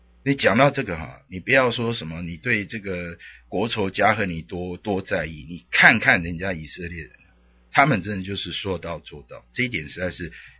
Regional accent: Taiwan; now in United States; 这个鲶鱼就是我们台湾人讲的土司啊

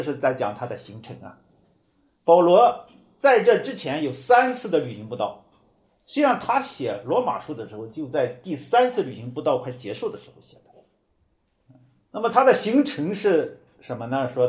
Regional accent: China; 尤其我们中国人，你称耶稣为主，这个很奇怪的，是吧？

